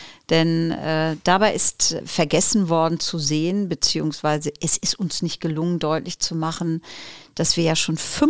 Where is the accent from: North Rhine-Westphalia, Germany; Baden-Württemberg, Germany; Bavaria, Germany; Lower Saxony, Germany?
Lower Saxony, Germany; Holtland; Ich komme eigentlich aus Holtland. Jetzt werden alle sagen, dieses Dorf kennen wir. Wahrscheinlich nicht. Das ist im Landkreis Leer. Bin dort aufgewachsen auf einem Hof, bin also ein Bauernkind und lebe jetzt genau 5 Kilometer entfernt.